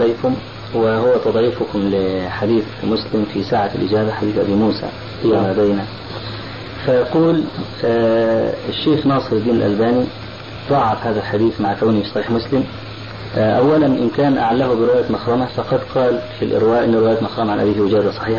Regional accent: Egypt; فأخذها بعض الناس عندنا في مصر

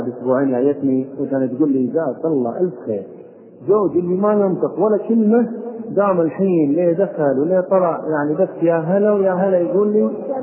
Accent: Kuwait; واحده من القصص المشهوره عندنا في الكويت

